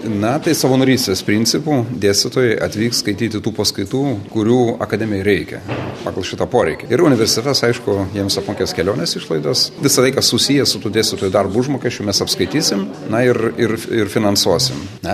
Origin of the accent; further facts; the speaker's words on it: Samogitia, Lithuania; Aš šiaip asmeniškai esu žemaitis